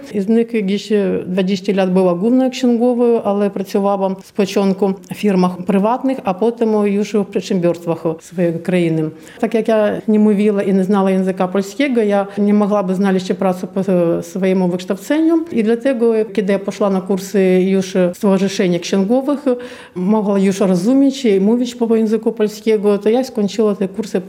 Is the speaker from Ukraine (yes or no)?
yes; Kyiv, Ukraine; Polish is a second language; moved away as an adult; now in Białystok, Poland; przyjechałam z synem z Ukrainy, z Kijowa, kiedy zaczęła się wojna. Mieszkamy tutaj w Polsce, w Białymstoku, z października 2022 roku.